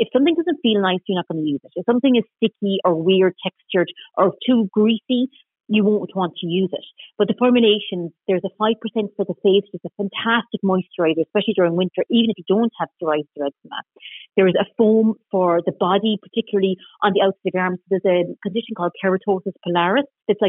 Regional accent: Connacht, Ireland; so I'm from Mayo

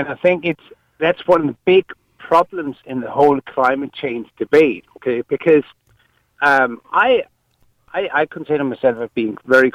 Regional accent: Denmark; I'm from Denmark, okay? So I come from a slightly different culture.

